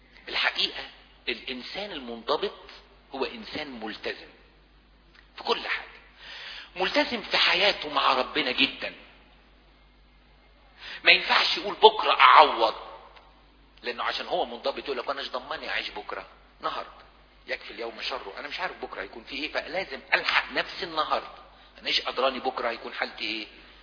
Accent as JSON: {"language": "Arabic", "country": "Egypt", "said": "احنا عندنا في مصر"}